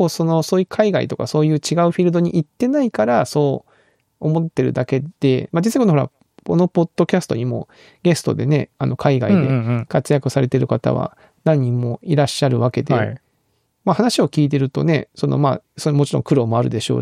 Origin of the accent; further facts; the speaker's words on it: Kagoshima, Japan; now in Kyoto, Japan; 出身が鹿児島で、まあ東京行ったり、まあ大阪、東京、京都みたいな感じでこう来てますけど